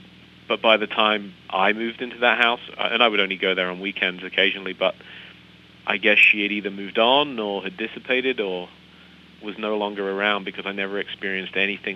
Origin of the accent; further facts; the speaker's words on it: United Kingdom; moved away as an adult; now in Colorado, United States; as you probably are getting a hint of an accent as I speak, I hail from the United Kingdom, from Great Britain, and I came here to the States in 1999. I've lived in Colorado ever since.